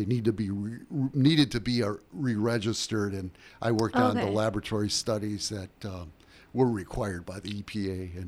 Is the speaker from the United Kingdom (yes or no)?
no; Oconomowoc, Wisconsin, United States; Yes, I grew up in Wisconsin. I grew up in Oconomowoc in Waukesha County, went to high school in Waukesha.